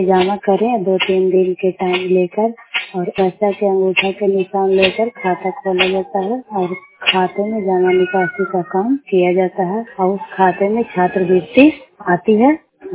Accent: Chero, Bihar, India; मैं नालंदा जिला हरनौत ब्लॉक चेरो गांव के रहने वाली हूँ

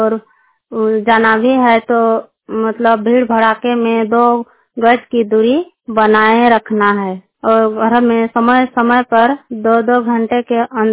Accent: Pawadari, Jharkhand, India; मैं सनाहातु प्रखंड की सहिया हूँ। मेरा गांव का नाम पवादरी है, पंचायत जिंतू है, प्रखंड सनाहातु है, कलस्टर सनाहातु है।

